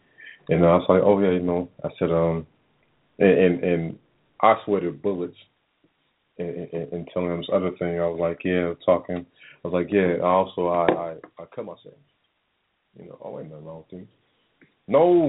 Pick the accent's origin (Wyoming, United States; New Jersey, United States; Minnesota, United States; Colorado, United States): Colorado, United States; Denver; And then growing up in Denver, where it's snow